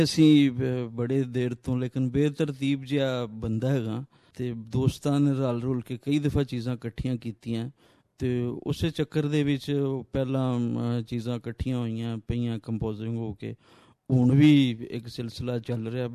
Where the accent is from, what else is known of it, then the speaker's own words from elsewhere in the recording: Kanjrur, Punjab, Pakistan; ਨਾਰੋਵਾਲ ਦੇ ਲਾਗੇ ਇੱਕ ਕਸਬਾ ਸੀ ਕੰਜਰੂੜ, ਤੇ ਉੱਥੇ ਅਸੀਂ ਜੰਮੇ ਹਾਂ ਜਨਾਬ। ਤੇ ਉੱਥੇ ਹੀ ਅਸੀਂ ਮੈਟ੍ਰਿਕ ਕੀਤਾ